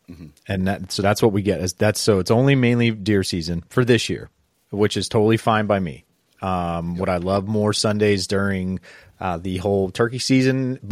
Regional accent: Pennsylvania, United States; this changed my goal and my mindset a little bit about my home state of PA

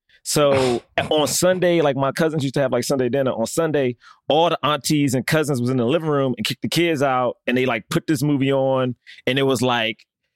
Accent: Washington, District of Columbia, United States; Look, I grew up in Southeast.

